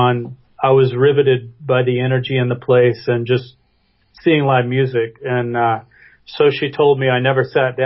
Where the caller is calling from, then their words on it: Austin, Texas, United States; I'm here in Austin, Texas, where it's already about 95 degrees.